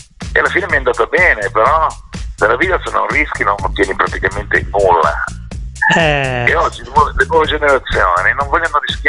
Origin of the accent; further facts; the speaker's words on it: Genoa, Liguria, Italy; born there; io sono nato a Genova, ma per me il mare è una roba che non ha più fondo.